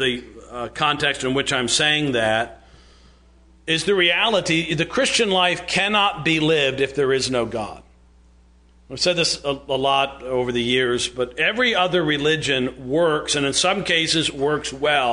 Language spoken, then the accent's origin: English; New York, United States; that's where my family's from, Philadelphia originally, although I am a New Yorker.